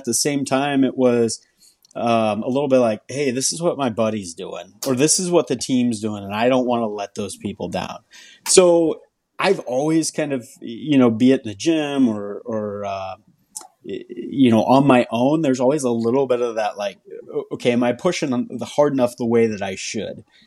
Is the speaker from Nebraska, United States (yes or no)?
yes; Petersburg, Nebraska, United States; So I grew up in Petersburg, Nebraska, a small town kind of northeast, north central Nebraska, and we were the Pirates.